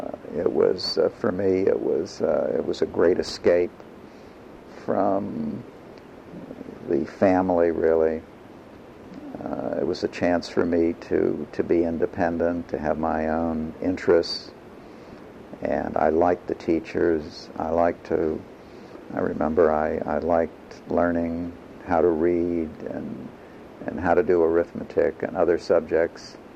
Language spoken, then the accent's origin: English; East Pittsburgh, Pennsylvania, United States; We grew up in East Pittsburgh, where my father had his business. This was an industrial town, a small town. The main industry in the town was Westinghouse.